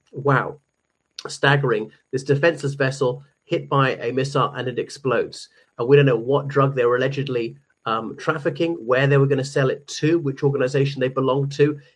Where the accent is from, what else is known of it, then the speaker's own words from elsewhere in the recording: Ireland; from Ireland, and more horrifying news from the United States.